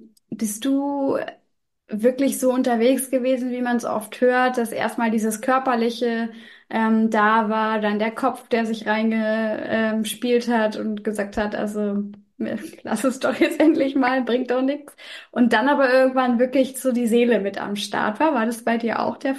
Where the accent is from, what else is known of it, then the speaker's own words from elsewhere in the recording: Northern Germany, Germany; Das heißt, du als Norddeutsche, ich darf das fragen, ich bin es ja auch